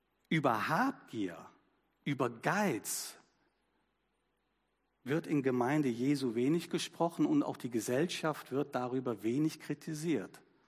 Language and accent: German; Cologne, North Rhine-Westphalia, Germany; Also, oder Bayern oder könnten auch Kölner sein, ich bin Kölner.